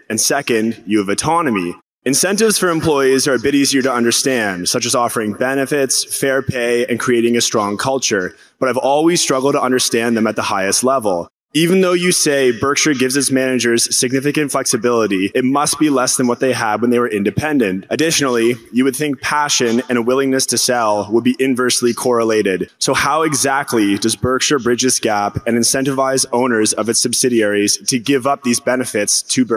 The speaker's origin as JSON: {"language": "English", "town": "Avonport", "region": "Nova Scotia", "country": "Canada", "said": "I'm from Avonport, Nova Scotia in Canada."}